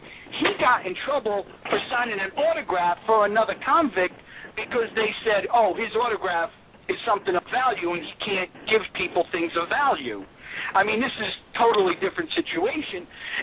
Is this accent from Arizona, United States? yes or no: no; New York, United States; And I think, I mean, Jerry and I, we're from the New York area.